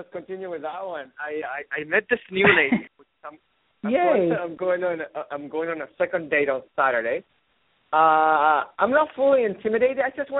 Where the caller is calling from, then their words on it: Seattle, Washington, United States; Hello, Phyllis. This is … from Seattle.